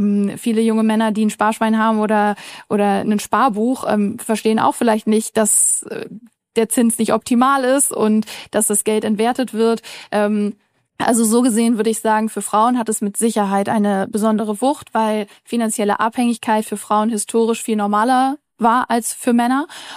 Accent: Hamburg, Germany; Also ich bin Hamburgerin, die Hanseaten kriegen schon, finde ich, in der Kinderstube gesagt, so Understatement ist die Währung.

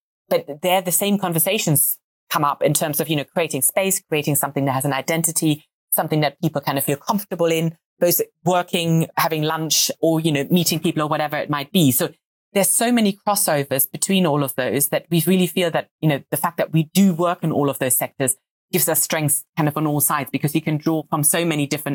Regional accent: Hamburg, Germany; born or raised there; English is a second language; now in United Kingdom

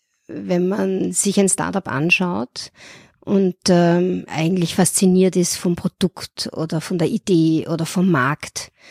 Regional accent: Vienna, Austria; now in Munich, Germany; Ich bin seit 4 Jahren jetzt in München, aber eigentlich gebürtige Wienerin

